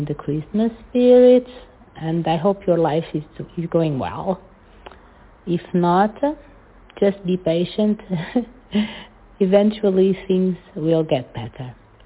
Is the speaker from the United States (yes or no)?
no; Portugal; accent: Portuguese; English is a second language; I'm from Portugal. I have a very strong accent because I didn't learn English with a native speaker, so I have a strong Portuguese accent